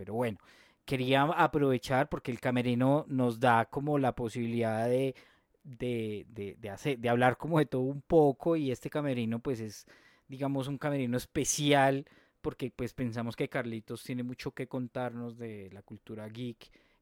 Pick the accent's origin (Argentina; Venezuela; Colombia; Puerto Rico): Colombia